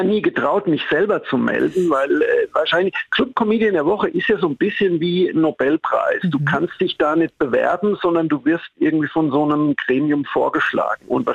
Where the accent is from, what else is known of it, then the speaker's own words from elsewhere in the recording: Amorbach, Bavaria, Germany; Ich bin wirklich so richtig auf dem Land groß geworden. Also Amorbach ist ja zwar eine Stadt, aber 4000 Einwohner.